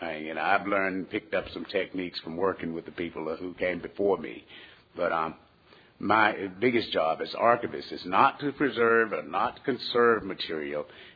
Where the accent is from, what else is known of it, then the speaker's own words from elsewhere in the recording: Arkansas, United States; we're from Arkansas